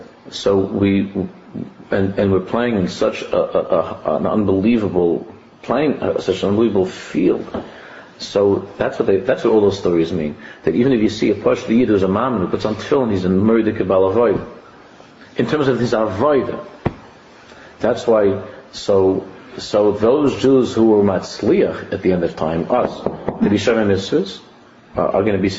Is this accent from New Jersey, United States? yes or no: no; Queens, New York, United States; We grew up in Queens.